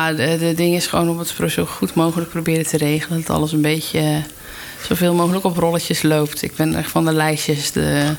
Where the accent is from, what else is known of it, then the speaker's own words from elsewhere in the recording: Rotterdam, South Holland, Netherlands; En het leuke is, als Rotterdammer zou het misschien wel aan.